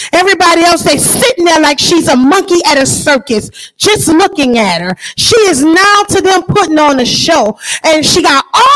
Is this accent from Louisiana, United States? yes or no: yes; New Orleans, Louisiana, United States; it's a more of a cultural thing where I'm from. I grew up in New Orleans, and people would say, mind your business.